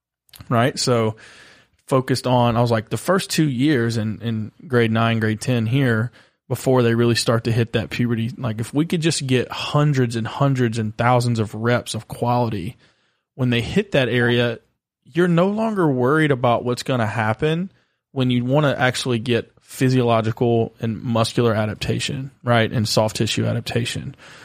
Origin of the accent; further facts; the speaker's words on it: United States; and I'm American